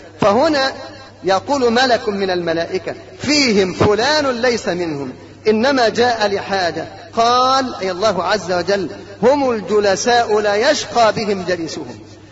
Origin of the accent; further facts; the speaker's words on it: Egypt; حتى الحي الموجود عندنا في مصر ما هو أثر النبي،